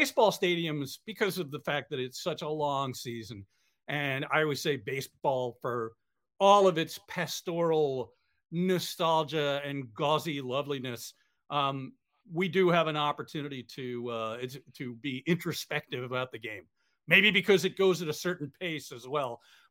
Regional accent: New York, United States; I grew up in the New York area, let's face it.

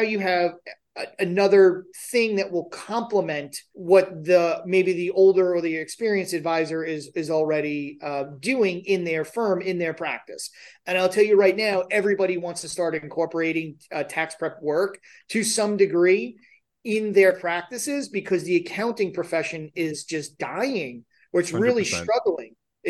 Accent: New York, United States; I use guys as gender neutral because I'm from New York.

